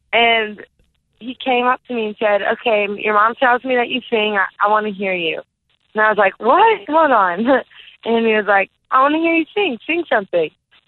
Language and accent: English; Louisiana, United States; accent: Cajun; I'm from South Louisiana, so I can turn on that Cajun accent pretty thick.